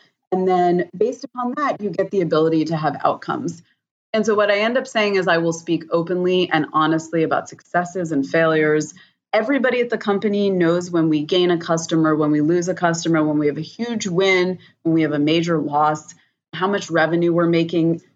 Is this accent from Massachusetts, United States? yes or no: yes; Boston, Massachusetts, United States; which was a Red Sox hat. I grew up in Boston.